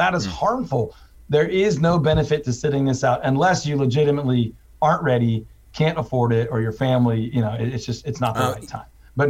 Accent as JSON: {"language": "English", "town": "Houston", "region": "Texas", "country": "United States", "said": "I'm originally from Houston. I went to school in Waco."}